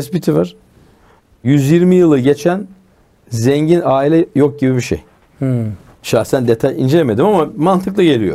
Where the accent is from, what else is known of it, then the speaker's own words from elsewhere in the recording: Üsküdar, Istanbul, Turkey; doğma büyüme Üsküdarlıyım.